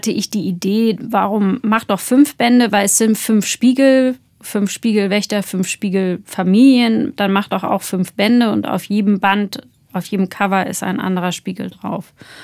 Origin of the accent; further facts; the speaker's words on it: Frankfurt, Hesse, Germany; ich komme ja aus Frankfurt